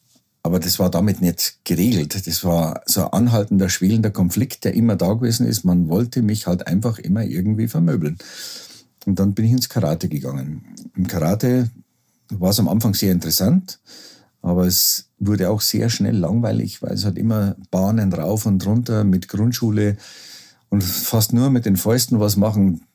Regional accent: Rosenheim, Bavaria, Germany; Ich bin in Rosenheim in der Lessingstraße aufgewachsen.

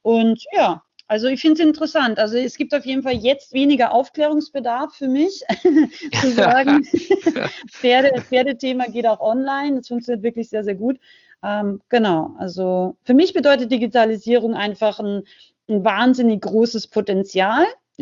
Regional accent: Austria; also ich bin ja auch aus Österreich eigentlich

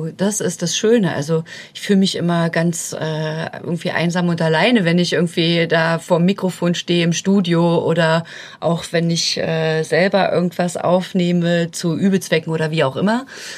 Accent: East Germany, Germany; zu DDR-Zeiten, wo ich aufgewachsen bin

